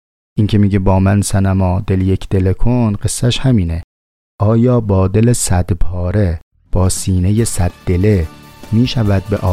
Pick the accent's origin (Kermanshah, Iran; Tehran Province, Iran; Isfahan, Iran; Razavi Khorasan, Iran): Tehran Province, Iran; Tehran; من از شهر خودم مثال میزنم، مثلا توی شهر تهران